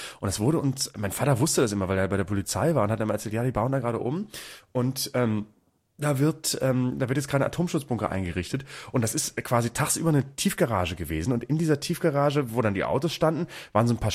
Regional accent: Bremen, Germany; Aber ich komme aus Bremen und da das wirklich, die prägen das Stadtbild.

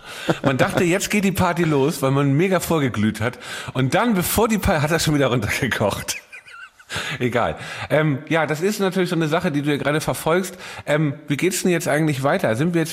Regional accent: Hamburg, Germany; meine Heimat in Hamburg

